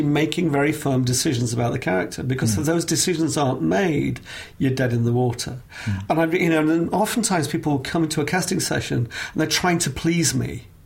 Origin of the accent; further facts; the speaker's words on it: England, United Kingdom; now in United States; So I'm English. I talk in a certain way.